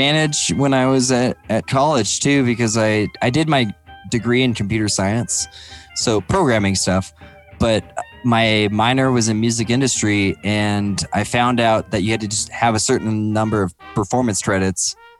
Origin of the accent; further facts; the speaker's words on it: Carson City, Nevada, United States; back in the day when I was in Carson, because I grew up in Carson City, we had a place above Java Junk.